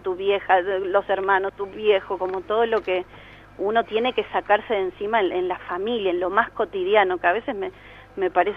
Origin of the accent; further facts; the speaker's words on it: Córdoba, Argentina; yo soy de Córdoba, de las que estamos en Córdoba un par hacemos radio